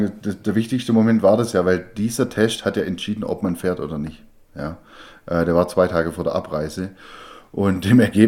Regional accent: Baden-Württemberg, Germany; Ja, als Schwabe kauft man keine Spätzle, sondern macht sie selber.

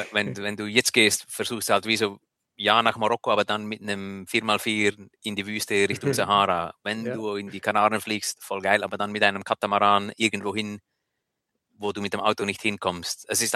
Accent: Switzerland; wenn ich sage, ich fahre Ski als Schweizer

